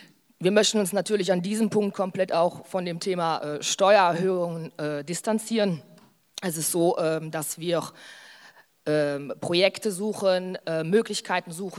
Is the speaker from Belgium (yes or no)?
yes; Recht, Liège, Belgium; now in Maldingen, Belgium; Es ist natürlich so, dass Recht immer mein Heimatdorf ist. Aber ich sage es gern so, Maldingen und damit die Gemeinde Burgreuland ist meine Wahlheimat.